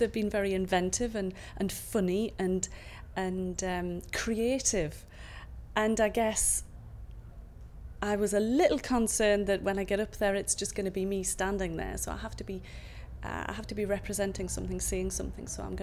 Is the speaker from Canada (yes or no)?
no; Morpeth, North East England, United Kingdom; I'm 48 and I'm from Morpeth in Northumberland.